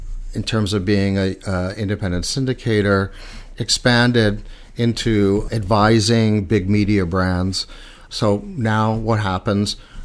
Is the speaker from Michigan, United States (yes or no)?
no; Queens, New York, United States; Utopia is the parkway, is the street I grew up in Queens.